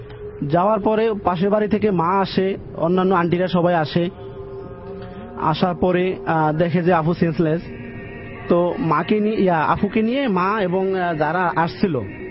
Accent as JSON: {"language": "Bangla", "town": "Bhola", "region": "Barisal Division", "country": "Bangladesh", "tie": "born or raised there", "said": "আমার বাড়ি ভোলা, ভোলা গোসাইহাট বাজারে।"}